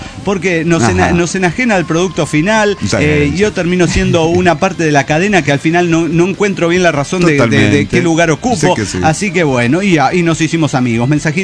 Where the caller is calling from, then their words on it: Campo Quijano, Salta, Argentina; de Campo Quijano, Rosario de Lerma, Salta, Argentina.